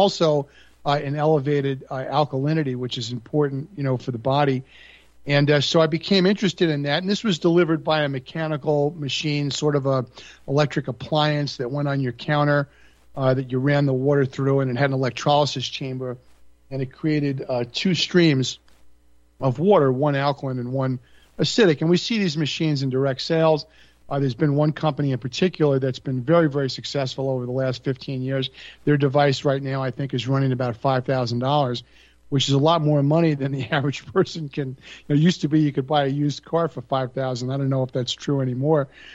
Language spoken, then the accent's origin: English; Long Island, New York, United States; Well, I mean, I grew up in Long Island, New York, and, you know, all of my relatives were from New York City